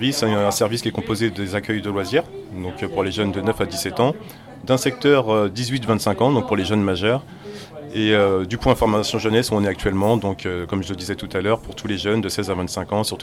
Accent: Paris, Île-de-France, France; born there; Je suis né à Paris.

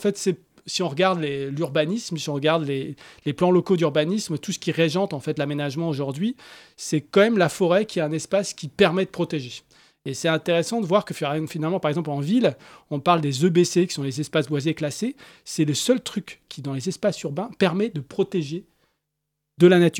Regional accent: Paris, Île-de-France, France

